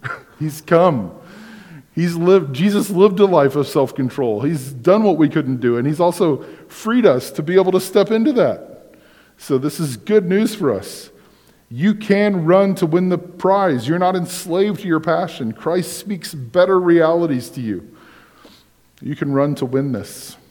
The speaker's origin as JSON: {"language": "English", "region": "Kansas", "country": "United States", "said": "We're from Reno County. We know what state fair living's like."}